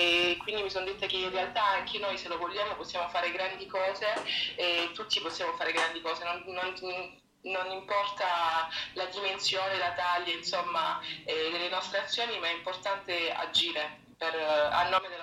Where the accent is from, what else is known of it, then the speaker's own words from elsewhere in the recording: Apulia, Italy; now in France; No, sono italiana espatriata in Francia da 4 anni, però sono pugliese di origine provenzale, diciamo, perché abito in Provenza di adozione.